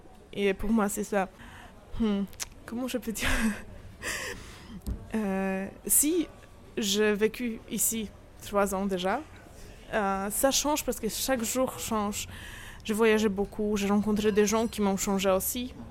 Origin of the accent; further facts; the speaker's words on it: Poland; French is a second language; moved away as an adult; now in Saint-Malo, France; Oui, je suis polonaise, toujours.